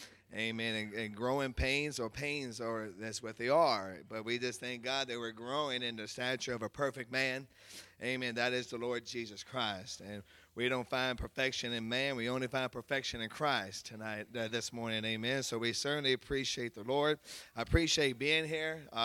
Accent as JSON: {"language": "English", "town": "Lynchburg", "region": "Virginia", "country": "United States", "said": "I'm from Lynchburg, Virginia."}